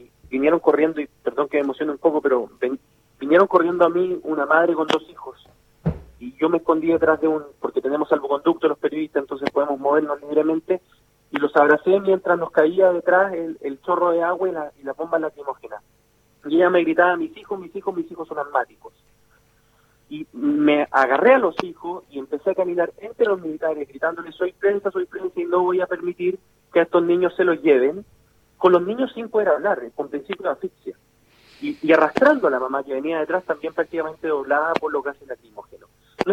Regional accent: Chile; Y esto yo se lo digo como chileno

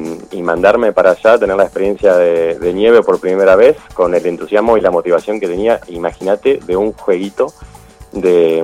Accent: Paraná, Entre Ríos, Argentina; now in Bariloche, Argentina; yo soy de Entre Ríos, de Paraná, nada que ver, de la otra punta del país.

